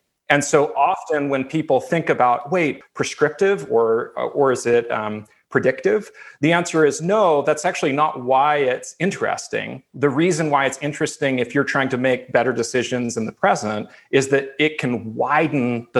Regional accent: Oakland, California, United States; So as an example, I was born in Oakland, California, and growing up, I took things like buses, roads, sewer systems, money, local, state, and federal governments for granted.

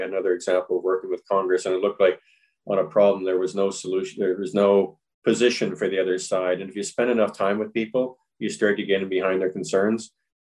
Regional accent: Canada; Even though as Canadian, we continued to work with the States.

